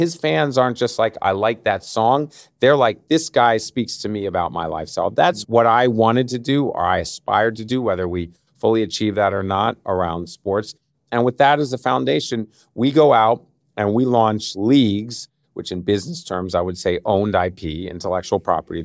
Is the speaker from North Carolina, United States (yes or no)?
no; Philadelphia, Pennsylvania, United States; now in New York, United States; I've lived in New York for 30 or 35 years, but I grew up in Philadelphia. I'm a big Philadelphia Eagles fan.